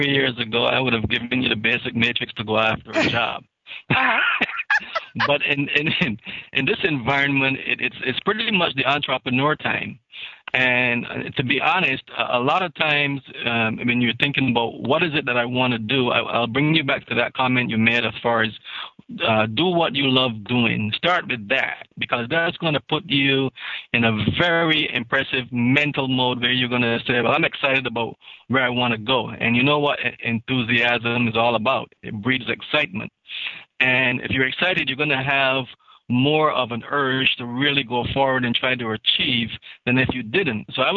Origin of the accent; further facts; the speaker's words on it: Barbados; Growing up in Barbados, the one unique thing about the education is that they're constantly mixing the concepts you learn in school with real-time activity.